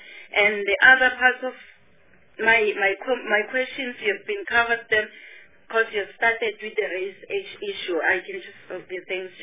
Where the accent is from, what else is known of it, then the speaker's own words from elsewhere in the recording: Mpumalanga, South Africa; I cannot say I'm from Mpumalanga.